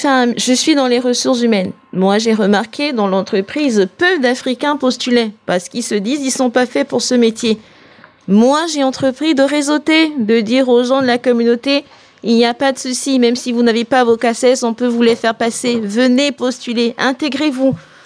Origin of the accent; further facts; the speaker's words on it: Cameroon; Mais dans ma culture à moi, moi je suis camerounaise